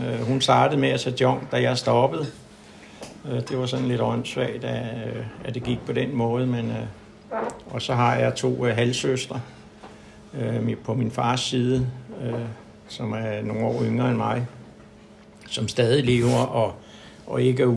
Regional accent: Copenhagen, Capital Region of Denmark, Denmark; og jeg er 68 år gammel, og jeg er født over på Christianshavn over i København. Og har boet derovre hele mit liv, indtil jeg kom i behandling i 2002.

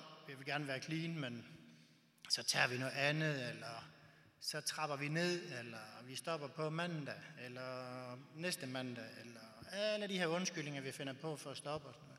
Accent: Horsens, Central Denmark Region, Denmark; jeg kommer fra Horsens, og vi boede i sådan en lille bondeby, lige lidt uden for Horsens.

